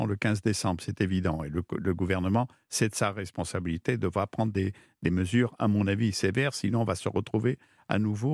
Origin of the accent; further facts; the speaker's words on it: Toulon, Provence-Alpes-Côte d'Azur, France; Je n'étais pas chez moi à Toulon, etc.